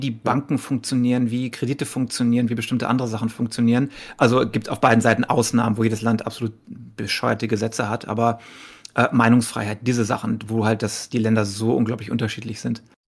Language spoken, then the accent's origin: German; Altenau, Lower Saxony, Germany; wenn ich da im Oberharz bin, in meinem kleinen Dorf, wo ich aufgewachsen bin